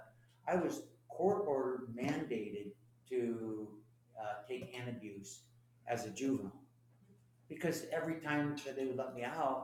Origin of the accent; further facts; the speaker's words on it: Ballard, Washington, United States; I grew up in Ballard, and my family was, my stepdad was the town drunk in Ballard